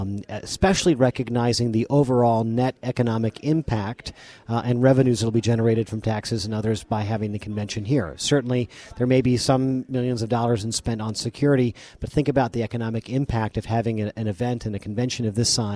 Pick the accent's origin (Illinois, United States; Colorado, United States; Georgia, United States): Colorado, United States; Denver; It's a unique perspective, obviously, that I come from because I'm from Denver.